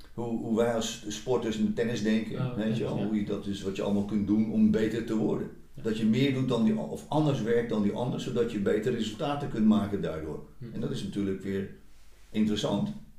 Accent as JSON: {"language": "Dutch", "country": "Netherlands", "also_born_or_lived": "England", "said": "En ik als Nederlander in een Engelse omgeving"}